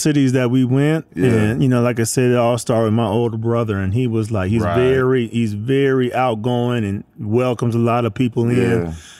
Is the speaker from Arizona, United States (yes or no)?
yes; Arizona, United States; Like, I'm from Arizona, so I see rain probably 15 days out the year.